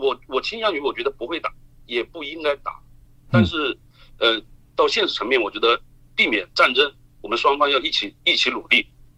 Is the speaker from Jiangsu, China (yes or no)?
yes; Nanjing, Jiangsu, China; 我是来自南京的